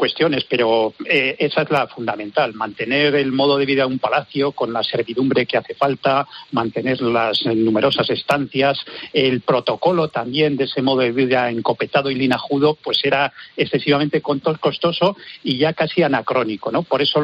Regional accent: León, Castile and León, Spain; yo también soy de León y me complace

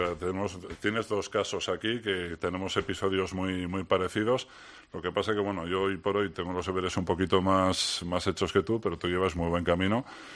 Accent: Getxo, Basque Country, Spain; Sí, en nuestra ciudad de Europa, en Guecho. Sí, eso en mi pueblo.

